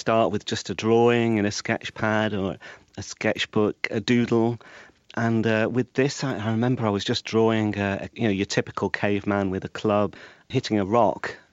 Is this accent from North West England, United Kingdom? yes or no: yes; Preston, North West England, United Kingdom; My hometown is Preston, which the local team is Preston North End.